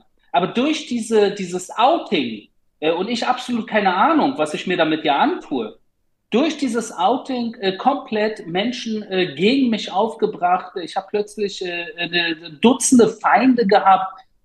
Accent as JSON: {"language": "German", "region": "Berlin", "country": "Germany", "said": "Das heißt, ich bin sowohl Deutscher als auch Berliner, als auch Spandauer und Weddinger und Perser und Jude und Israeli."}